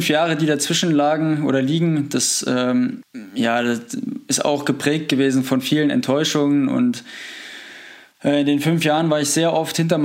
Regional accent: Frankenhain, Thuringia, Germany; Ich bin in Frankenhain aufgewachsen, unweit von Oberhof.

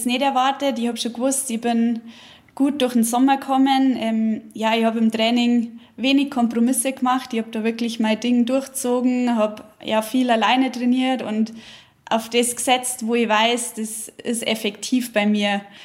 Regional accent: Germany; Ich glaube, als Deutsche, das ist immer was Besonderes und ja, ich genieße es.

